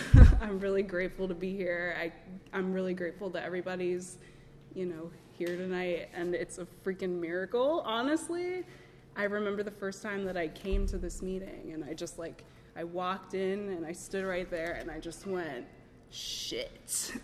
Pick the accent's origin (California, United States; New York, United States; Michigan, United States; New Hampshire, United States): New York, United States; New York City; I grew up in a really nice home. I'm from the Bronx. I still live there, like, all the way uptown, the 1 train, Riverdale.